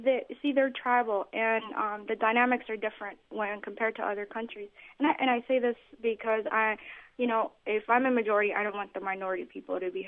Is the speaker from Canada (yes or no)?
no; Somalia; now in United States; I'm from Somalia, and I don't want Syria to be like what half of Somalia is, a failed state.